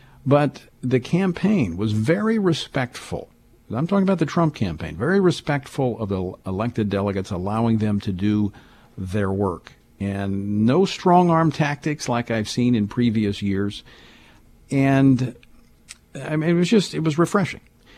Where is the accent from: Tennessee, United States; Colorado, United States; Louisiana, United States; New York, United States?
Louisiana, United States; I am a delegate from my home state of Louisiana